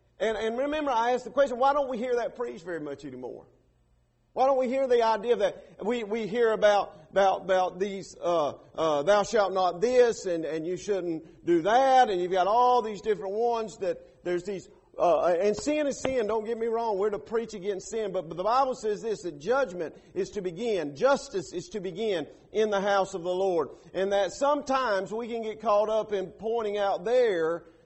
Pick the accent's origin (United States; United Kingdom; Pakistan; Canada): United States; And God, I thank you that I'm an American. I thank you that you allow me to be born in America.